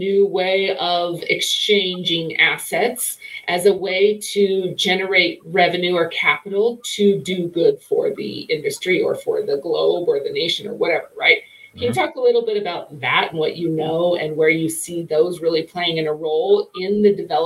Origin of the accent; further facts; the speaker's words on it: Wyoming, United States; it's funny you say Wyoming. I'm from Wyoming.